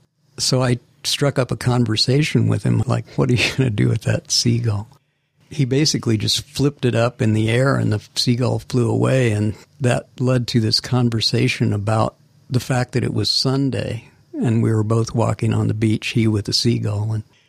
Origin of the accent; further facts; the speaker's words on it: Decatur, Illinois, United States; Because I wanted to publish the poetry of an old friend of mine from my hometown, a guy named Ron Schaefer, who was a high school teacher in Decatur, Illinois.